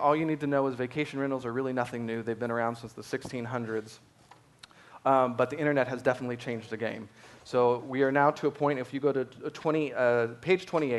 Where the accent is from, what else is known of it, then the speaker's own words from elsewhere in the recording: Ireland; I'm Irish, y'all. This beach life is wasted on me, but there you go. I burn.